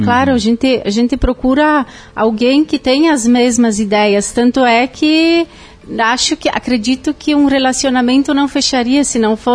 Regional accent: Nova Alvorada, Rio Grande do Sul, Brazil; Eu sou natural de Nova Alvorada. Na época que eu nasci, tenho como registro natural da Arvorezinha, né? Também, mas pertence hoje Nova Alvorada. Na linha 11

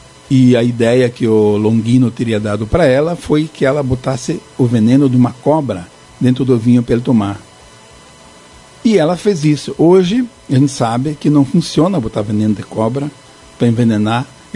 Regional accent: Serafina Corrêa, Rio Grande do Sul, Brazil; uma que eu cantava quando era guri aqui em Serafina

